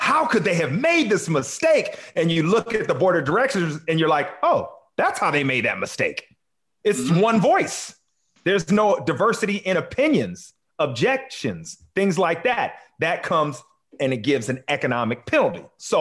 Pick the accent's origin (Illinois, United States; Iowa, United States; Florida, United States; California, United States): California, United States; Long Beach; I'm from Long Beach, California. I own a team.